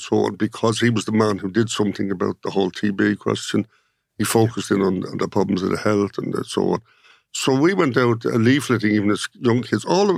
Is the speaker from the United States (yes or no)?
no; Dublin, County Dublin, Ireland; I was born in the Coombe Hospital, of course, in the Liberties, but we lived in number 3 Corn Market, which is at the top of the 40 steps